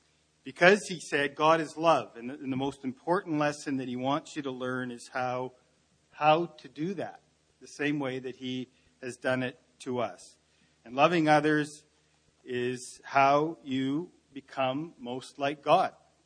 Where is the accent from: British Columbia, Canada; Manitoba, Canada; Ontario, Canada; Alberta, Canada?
British Columbia, Canada; Nanaimo; she was involved in my teen years growing up in Nanaimo.